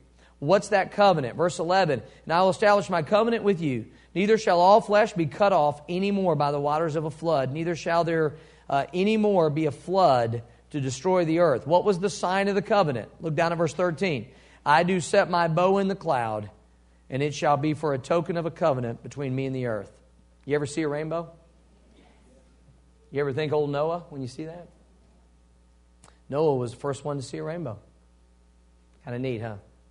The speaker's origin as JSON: {"language": "English", "town": "Cape Girardeau", "region": "Missouri", "country": "United States", "tie": "born or raised there", "said": "And there were times growing up in Missouri on the Mississippi River where I said, he's not going to destroy the earth, but he's going to destroy Cape Girardeau with a flood."}